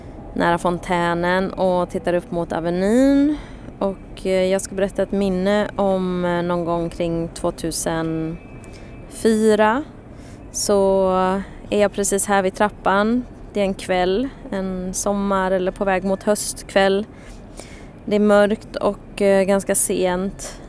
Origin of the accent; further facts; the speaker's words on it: Västra Götaland County, Sweden; och jag är uppväxt lite utanför Göteborg och sen flyttade jag till Göteborg när jag var 14-15